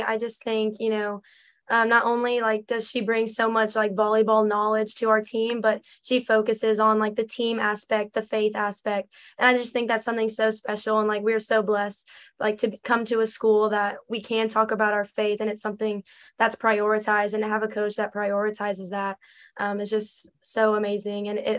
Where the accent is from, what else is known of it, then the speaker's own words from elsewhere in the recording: San Antonio, Texas, United States; I am a junior libero for the volleyball team, and I'm from San Antonio, Texas.